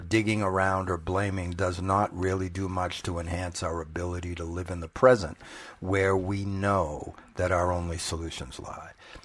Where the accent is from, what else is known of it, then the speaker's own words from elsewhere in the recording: Lynnfield, Massachusetts, United States; Well, I grew up in New England, a little town called Lynnfield on the North Shore of Boston.